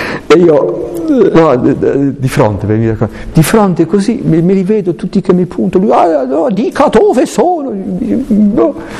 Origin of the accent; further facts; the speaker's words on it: Aosta, Aosta Valley, Italy; born there; Io non so perché nel 65 sono nato ad Aosta e non a Baghdad.